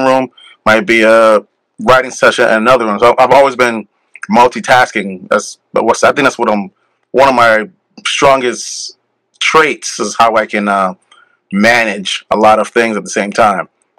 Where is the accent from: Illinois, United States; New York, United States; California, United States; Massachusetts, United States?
New York, United States; Brooklyn; born there; My mother's from Curacao. My dad's from the island of Dominica. I was born in Brooklyn.